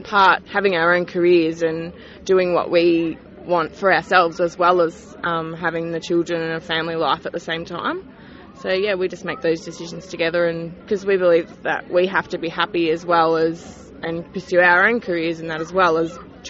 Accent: Mildura, Victoria, Australia; I'm from Mildura.

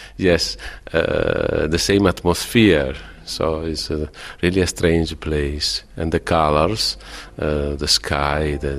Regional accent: Treviso, Veneto, Italy; English is a second language; We grew up in Italy, in the same town, Treviso.

